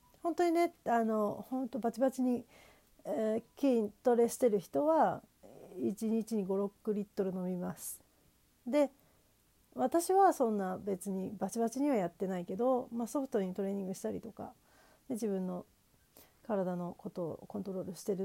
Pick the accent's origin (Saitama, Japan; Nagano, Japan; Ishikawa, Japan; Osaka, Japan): Nagano, Japan; now in Nagoya, Japan; まだ長野はねちょっとまだ寒いんであれですけど、名古屋に住んでると